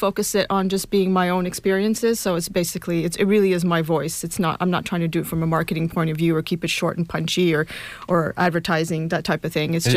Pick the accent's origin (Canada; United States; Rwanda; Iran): Canada; Montreal, Quebec; I'm from Montreal, and he had a restaurant for 45 years. So I just grew up around food and being of Italian background as well.